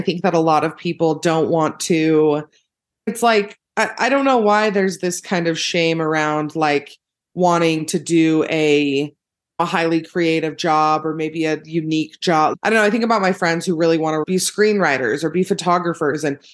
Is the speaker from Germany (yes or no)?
no; Utah, United States; I host The Bad Broadcast, which is a podcast. I'm from Utah. I was raised here. I'm the youngest of eight kids.